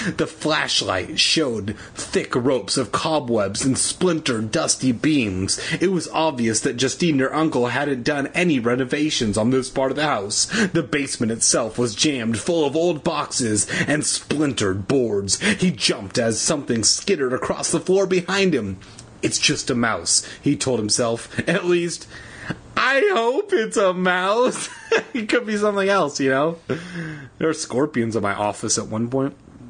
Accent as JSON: {"language": "English", "region": "California", "country": "United States", "tie": "born or raised there", "said": "By the way, growing up in Southern California, basements are very rare."}